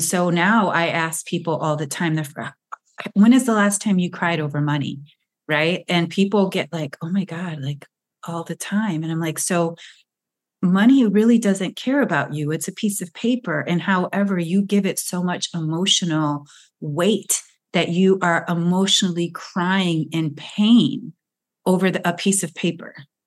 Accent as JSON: {"language": "English", "town": "Chicago", "region": "Illinois", "country": "United States", "tie": "born or raised there", "said": "and he's from my hometown of Chicago."}